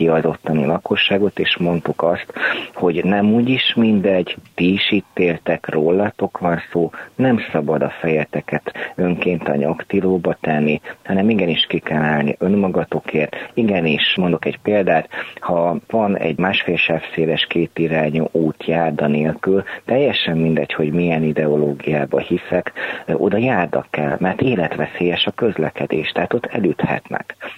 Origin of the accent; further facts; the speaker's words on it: Szigetszentmiklós, Pest, Hungary; Én a Szigetszentmiklós alsó Bucka város részből származom, rövidítve Bucka, itt 11 ezer ember él